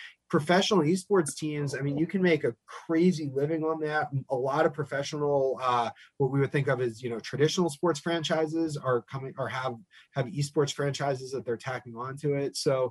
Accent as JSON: {"language": "English", "town": "Pittsburgh", "region": "Pennsylvania", "country": "United States", "tie": "born or raised there", "said": "because I grew up in Pittsburgh and I managed to raise two boys here"}